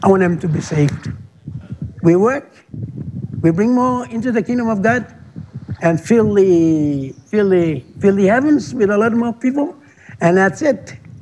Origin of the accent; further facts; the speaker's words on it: Mushu Island, East Sepik, Papua New Guinea; I'm from Mushu Island. I was a Catholic until our missionaries came.